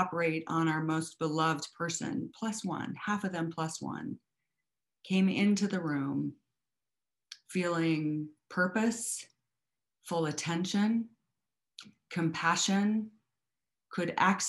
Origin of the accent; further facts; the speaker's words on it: the West, United States; I want to start by talking a little bit about being a Westerner and growing up in the West.